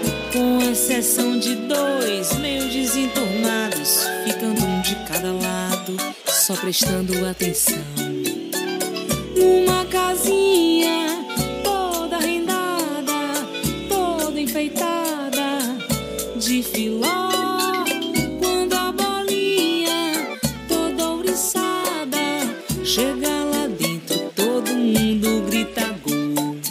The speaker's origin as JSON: {"language": "Portuguese", "town": "Salvador", "region": "Bahia", "country": "Brazil", "said": "eu sou de Salvador, da capital, mas minha família é do interior."}